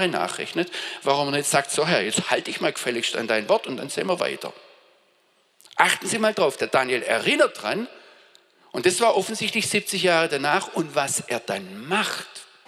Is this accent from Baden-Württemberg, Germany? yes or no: yes; Pforzheim, Baden-Württemberg, Germany; Wir kommen alle aus der Pforzheimer Gegend